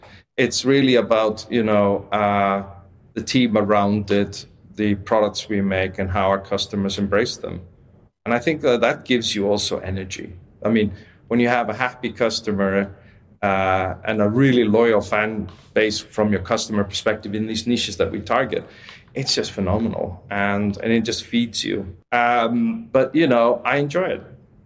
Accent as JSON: {"language": "English", "country": "Iceland", "said": "I come from Iceland originally, which is a weird place to begin with."}